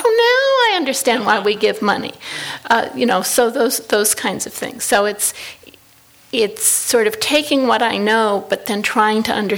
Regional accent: Los Angeles, California, United States; And so I grew up here in Los Angeles. I spent a lot of time in Los Angeles Chinatown. I have a very large family here, about 400 relatives

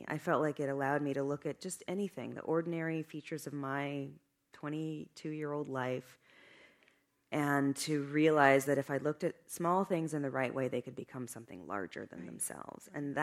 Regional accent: California, United States; I grew up in Northern California.

